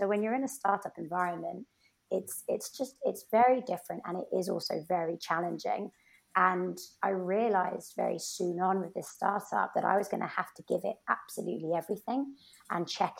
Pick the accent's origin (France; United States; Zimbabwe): France; Bourgogne-Franche-Comté; I was raised in Burgundy. So I was down in France with my parents